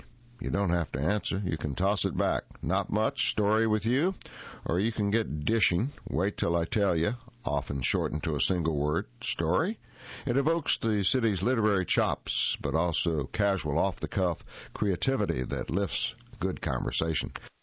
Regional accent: Dublin, Leinster, Ireland; born there; I was born in Dublin. I work here. I've lived here.

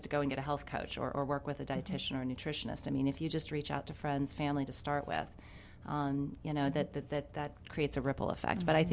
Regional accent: United States; also born or lived in Switzerland; And I remember as an American, when I first got there, I was like, this is crazy.

